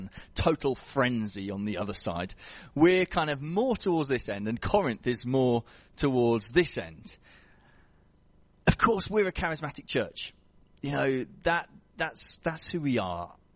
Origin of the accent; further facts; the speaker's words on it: United Kingdom; the heart of this is we are British, okay?